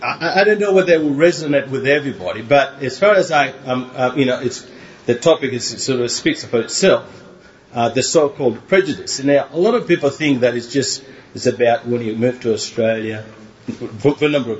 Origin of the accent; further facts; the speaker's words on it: Tanzania; Born and bred in Tanzania. Grew up there, studied there.